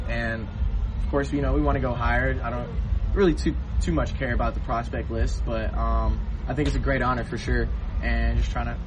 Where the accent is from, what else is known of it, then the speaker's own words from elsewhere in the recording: Atlanta, Georgia, United States; I'm from Atlanta, so those guys always get me going